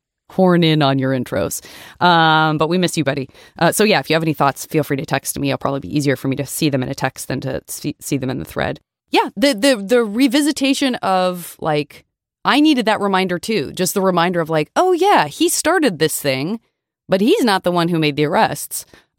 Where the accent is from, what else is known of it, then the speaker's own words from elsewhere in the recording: Tucson, Arizona, United States; also born or lived in Los Angeles; I say this again as a desert dweller, a lot of the time, for me growing up in Tucson, Arizona, and also living